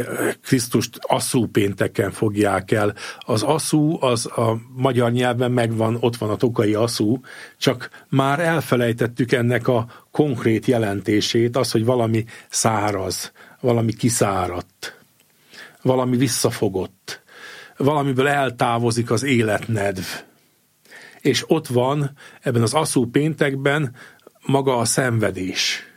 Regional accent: Újkígyós, Békés, Hungary; én a Békés megyei Újkígyósról származom, tehát nagyon izgalmas ez a közösség, ahová beleszülettem

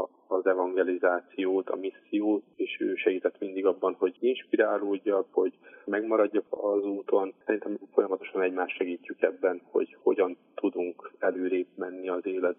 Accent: Nyíregyháza, Szabolcs-Szatmár-Bereg, Hungary; Én Nyíregyházán élek a családommal, a feleségemmel és 4 gyerekemmel. Hát itt nőttem fel ebbe a közösségbe, a nyíregyházi belvárosi közösségbe.

